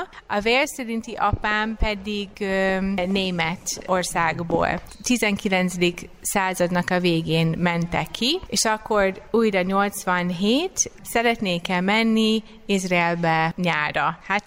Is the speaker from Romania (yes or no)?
no; United States; Hungarian is a second language; now in Budapest, Hungary